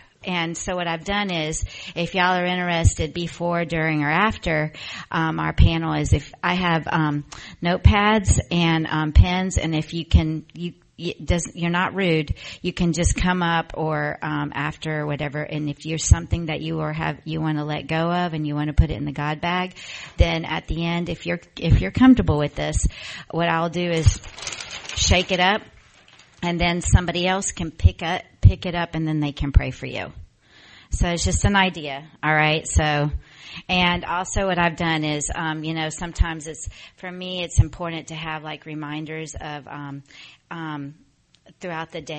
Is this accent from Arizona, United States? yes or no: no; Atlanta, Georgia, United States; I always was afraid of L.A. I'm from Atlanta.